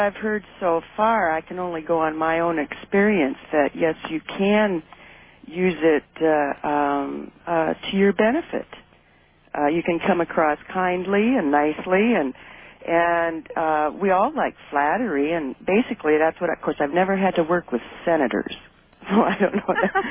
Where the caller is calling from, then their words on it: Paradise, California, United States; I'm in Paradise, California.